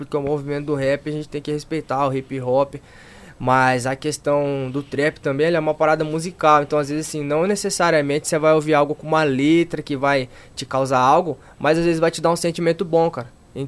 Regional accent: Mato Grosso do Sul, Brazil; a gente é do Pantanal, questão da fronteira

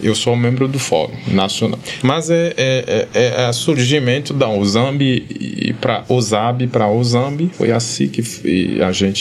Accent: Haiti; sou do Haiti

